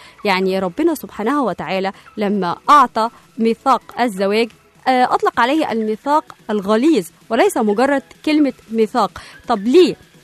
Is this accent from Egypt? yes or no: yes; Egypt; او زي ما احنا بنقول كده عندنا في مصر، الست تعشش والراجل يطفش